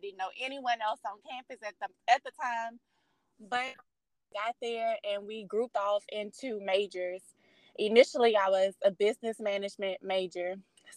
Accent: Baton Rouge, Louisiana, United States; I'm from Baton Rouge, Louisiana. I was born and raised here.

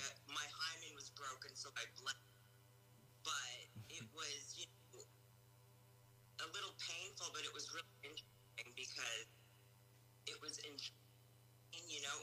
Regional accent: Long Island, New York, United States; I'm originally from Strong Island, New York.

